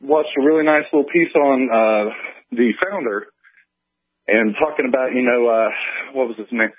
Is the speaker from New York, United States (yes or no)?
no; West Virginia, United States; you know I'm from West Virginia, so we've been aware of this attack on coal for a while now.